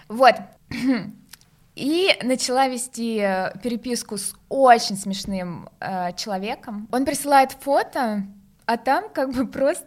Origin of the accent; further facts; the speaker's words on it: Georgia; я, как гордая грузинка, всегда была против всех этих приложений